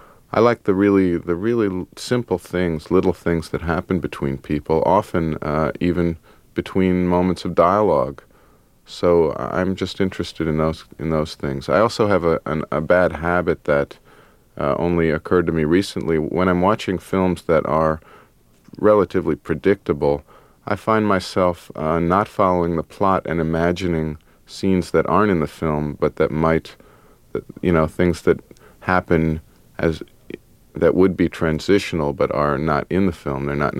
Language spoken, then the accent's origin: English; Akron, Ohio, United States; Well, I grew up in Akron, Ohio, so I think I have some kind of innate nostalgia for, like, post-industrial landscapes or something.